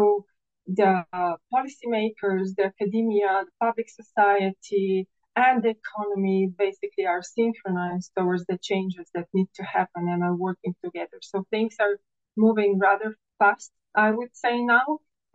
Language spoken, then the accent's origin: English; Jesenice, Upper Carniola, Slovenia; English is a second language; I grew up in Jesenice, which is a heavy industry town in Slovenia.